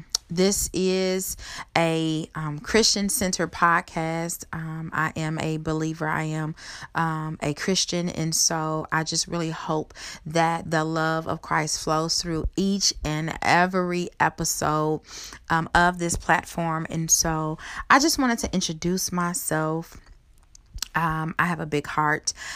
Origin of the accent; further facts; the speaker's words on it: Chicago, Illinois, United States; now in Kentucky, United States; I am a native of Chicago, Illinois, born and raised in Chicago, Illinois. I had an amazing upbringing, a very close-knit family.